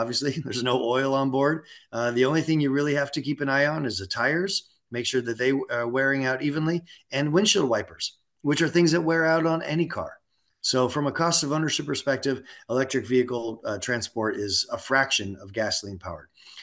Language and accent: English; Canada; born there; I was born in Canada, so I know cold temperatures